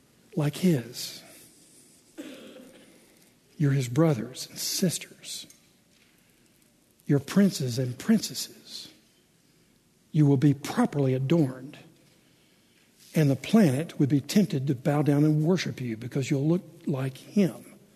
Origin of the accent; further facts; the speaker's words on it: Memphis, Tennessee, United States; Most of you know I'm from Memphis.